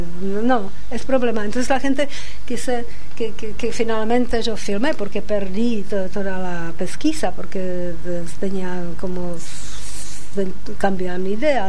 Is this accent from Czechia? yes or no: yes; Prague, Czechia; Spanish is a second language; porque yo tengo acento en mi español y la gente te dice inmediatamente, ¿dónde sos vos? Cuando yo digo, yo soy de Praga